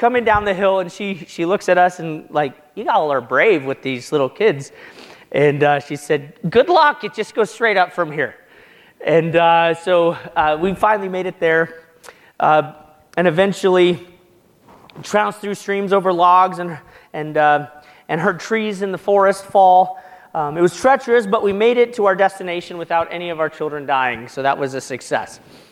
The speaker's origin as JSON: {"language": "English", "town": "Denver", "region": "Colorado", "country": "United States", "tie": "born or raised there", "said": "I grew up in Denver, Colorado, surrounded by mountains. I now live very near Sun Valley"}